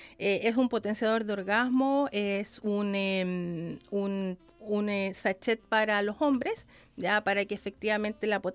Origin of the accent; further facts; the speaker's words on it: Santiago, Santiago Metropolitan Region, Chile; yo soy de Santiago, pero llevo 5 años viviendo acá en la Quinta Región.